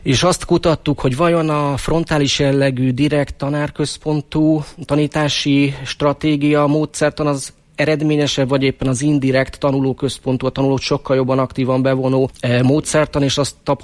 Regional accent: Balassagyarmat, Nógrád, Hungary; idén lesz a 40. Palóc triatlon Balassagyarmaton szülővárosomban

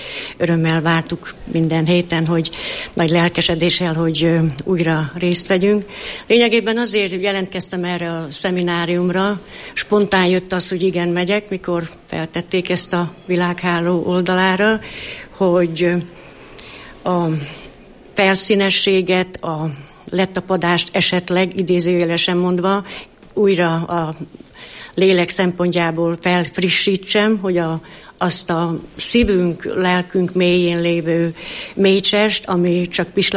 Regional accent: Košice Region, Slovakia; én Felvidékről jöttem, B-ből, a Nagytárkányi plébániához tartozunk.

